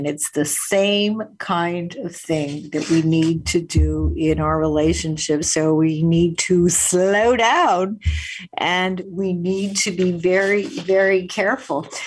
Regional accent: Winnipeg, Manitoba, Canada; when I was a kid growing up in Winnipeg

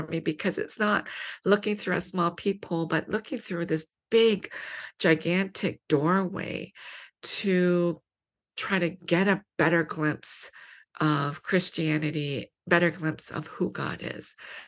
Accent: London, Ontario, Canada; So I grew up in London, Ontario, which is a small city, 2 hours from Toronto.

